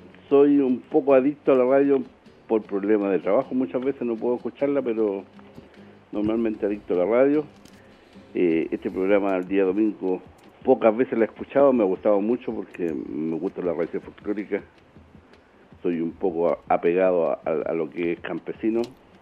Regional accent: Santiago, Santiago Metropolitan Region, Chile; yo soy santiaguino, como se dice, nacido y criado en el Barro Luco.

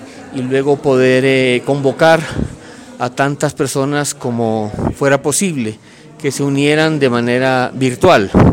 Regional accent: El Salvador; moved away; yo soy extranjero, tengo 20 años de vivir aquí, yo soy de El Salvador.

